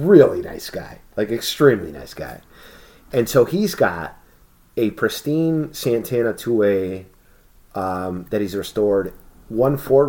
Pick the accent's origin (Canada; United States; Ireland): United States; I speak Spanish. Nobody would ever know I'm American.